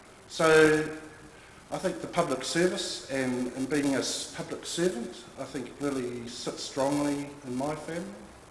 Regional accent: East Coast, New Zealand; I'm Māori. I come from my family from the East Coast. I have a mixed heritage, broadly from Brittany, Scotland, Wales, England. Well, I don't know if that's broad, Germany

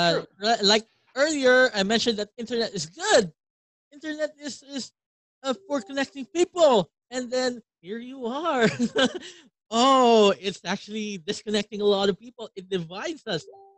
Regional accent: Western Visayas, Philippines; I'm also, I'm actually from Capiz. It's in the Visayas region.

